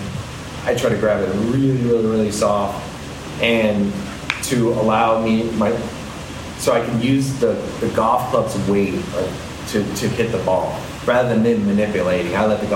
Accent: McLean, Virginia, United States; And I grew up in McLean.

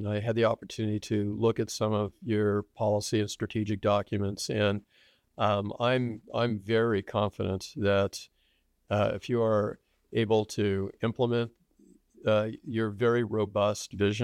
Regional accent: Texas, United States; And I was born and raised in Texas, so I get to say that.

